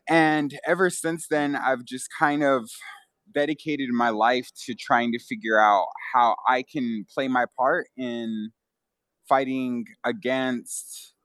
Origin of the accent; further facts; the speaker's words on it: Wyoming, United States; My friends and allies call me … I am Arapaho from the Wind River Reservation.